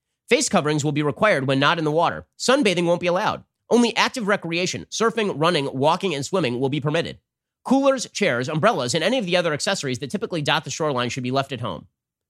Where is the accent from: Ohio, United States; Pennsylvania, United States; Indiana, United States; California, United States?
California, United States; the kind of policies that we have seen in the state of California, my home state.